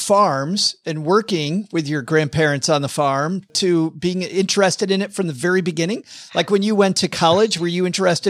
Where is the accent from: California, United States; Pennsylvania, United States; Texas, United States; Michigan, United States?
Michigan, United States; from where I grew up in Michigan, you know, right across from Ontario, you've got all this farmland right in your backyard all around you.